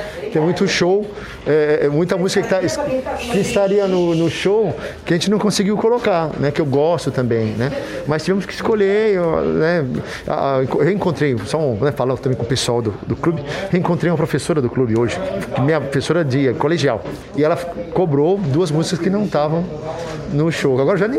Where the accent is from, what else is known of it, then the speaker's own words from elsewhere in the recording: Atibaia, São Paulo, Brazil; a gente programa o próximo lá para a minha cidade, que é Atibaia